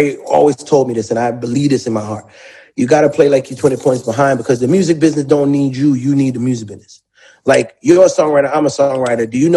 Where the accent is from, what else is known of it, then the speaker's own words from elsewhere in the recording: St. Thomas, U.S. Virgin Islands; y'all forget I'm from St. Thomas. Not like fake. I have the accent to prove it. I am not from here.